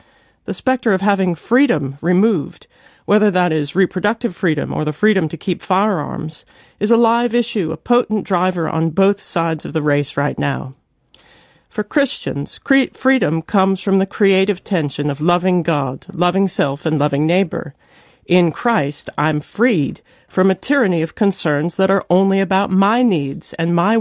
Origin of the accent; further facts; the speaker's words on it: United States; moved away as an adult; As an American who's lived here for over 30 years, I'm a keen follower of U.S. politics.